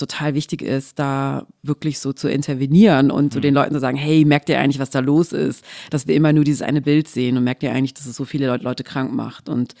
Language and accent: German; Baden-Württemberg, Germany; ich komme aus dem Schwabenländle, da sagt man, so ein Geschmäckle einfach hat.